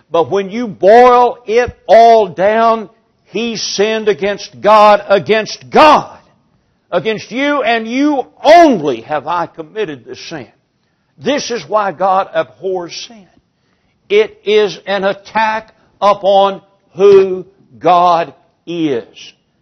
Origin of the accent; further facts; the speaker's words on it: Appalachia, United States; But I moved off to the city, went to school. I learned better. I'm no longer considered a hillbilly. I'm Appalachian American.